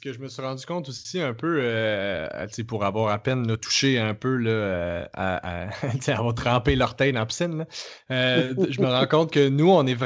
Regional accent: Quebec, Canada; Vous êtes vraiment moins en contact avec la culture québécoise. Fait que ce qui fait que quand nous, on arrive avec notre accent, presque notre accent

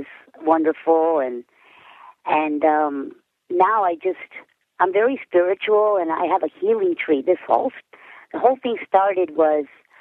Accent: Texas, United States; I'm from Texas.

